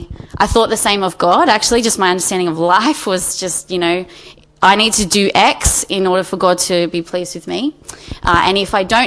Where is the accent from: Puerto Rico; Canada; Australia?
Australia; Campbelltown, New South Wales; went to a really tiny primary school and then a really huge hig